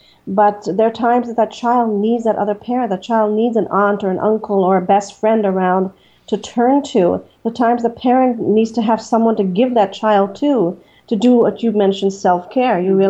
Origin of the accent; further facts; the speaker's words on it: India; I grew up in India for much of my early years